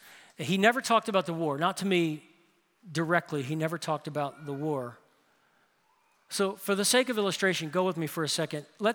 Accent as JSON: {"language": "English", "town": "New Orleans", "region": "Louisiana", "country": "United States", "tie": "born or raised there", "said": "And then when the World War II Museum was established in my hometown in New Orleans"}